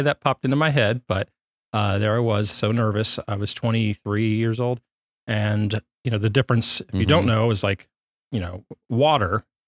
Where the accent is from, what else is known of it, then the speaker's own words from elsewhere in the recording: Alabama, United States; also born or lived in Texas / Philadelphia / Rome; now in New York, United States; Originally, I'm from Alabama. I've lived in New York for about 6 years, but I have lived in several places, including in Texas for a little while, in Philadelphia.